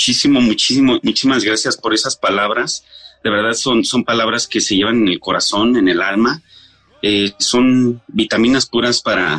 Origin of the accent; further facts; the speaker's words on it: Los Reyes La Paz, State of Mexico, Mexico; Yo crecí con ustedes en los Reyes La Paz